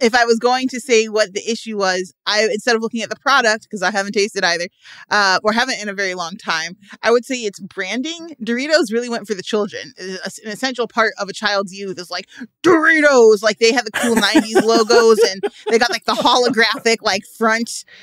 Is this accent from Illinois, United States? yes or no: yes; Illinois, United States; But I come from, like, we're from Illinois, Emily, and the land of the walking taco